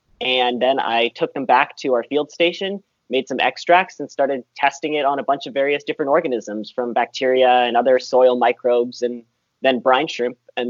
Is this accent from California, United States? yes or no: yes; San Diego, California, United States; when I grew up here in San Diego, it's pretty dry.